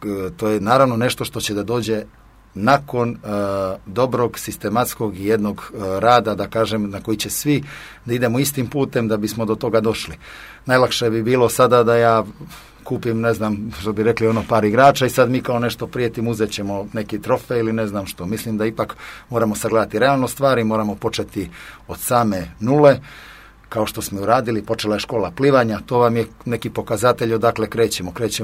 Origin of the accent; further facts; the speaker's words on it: Kotor, Kotor Municipality, Montenegro; mi smo inače svi iz Kotora jako talentovani, znamo da igramo vaterpolo